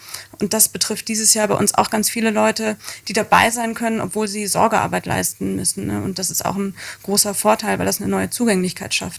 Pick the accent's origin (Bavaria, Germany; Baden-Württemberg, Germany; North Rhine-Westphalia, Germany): North Rhine-Westphalia, Germany; Cologne; born there; Doch, ich bin in der Kölner Südstadt geboren.